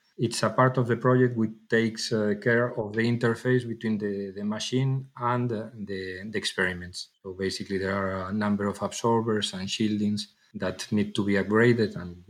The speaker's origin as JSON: {"language": "English", "town": "A Coruña", "region": "Galicia", "country": "Spain", "tie": "born there", "second_language": "English", "said": "I'm Spanish. I was born in La Coruña, in Galicia. I studied in Spain also in the University of Vigo Mechanical Engineering."}